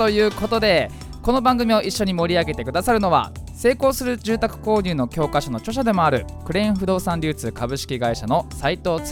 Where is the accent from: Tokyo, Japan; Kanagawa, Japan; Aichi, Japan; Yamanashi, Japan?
Kanagawa, Japan; Fujisawa; リアルタイムに地元藤沢を見つめて